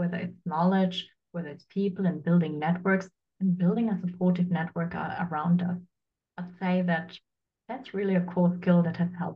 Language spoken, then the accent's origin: English; Germany; So my parents decided to move to Germany when I was a child. And so I grew up here in Germany. My parents didn't speak German, I didn't speak German. And we basically started a new life here in Germany.